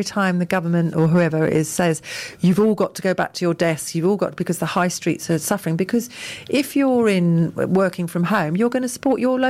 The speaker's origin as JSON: {"language": "English", "region": "England", "country": "United Kingdom", "said": "No, I'm English, aren't I? I queue very sweetly."}